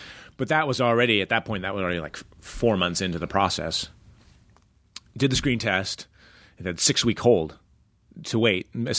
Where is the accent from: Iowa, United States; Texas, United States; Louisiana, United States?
Iowa, United States; And I was like a naive kid from Iowa.